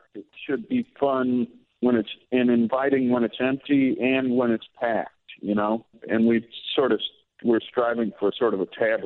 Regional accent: Batavia, United States; I grew up in Batavia, but my family doesn't have a house anymore, but we still have the lake house.

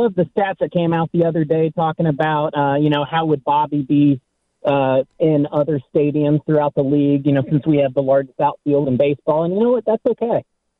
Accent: Kansas City, Missouri, United States; I love taking the family. I grew up here in Kansas City.

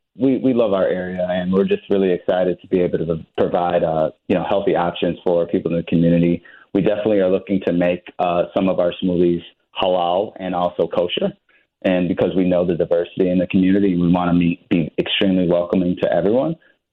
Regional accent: Lincolnwood, Illinois, United States; we grew up in Lincolnwood.

